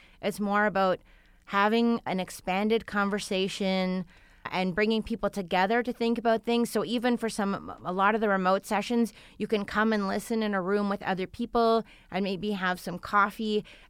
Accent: Montreal, Quebec, Canada; and I should say that I'm from Montreal

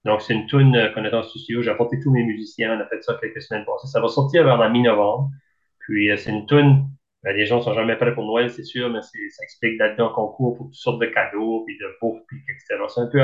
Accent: Canada; Moi, j'ai grandi aussi sur l'anglophone. On chante l'anglais. On est francophone, on est acadien

